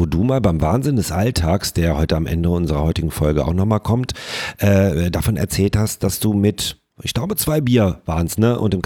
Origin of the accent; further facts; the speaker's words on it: North Rhine-Westphalia, Germany; wir kommen ja hier aus dem Rheinland